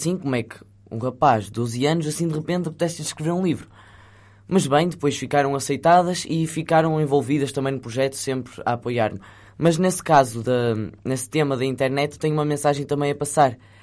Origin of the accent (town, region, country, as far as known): Porto, Portugal; born there